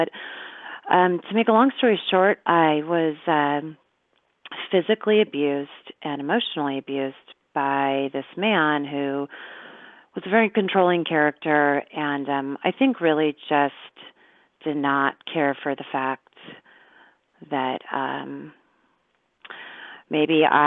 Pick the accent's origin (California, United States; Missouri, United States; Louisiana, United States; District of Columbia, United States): California, United States; Newport Beach; you and I grew up in Newport Beach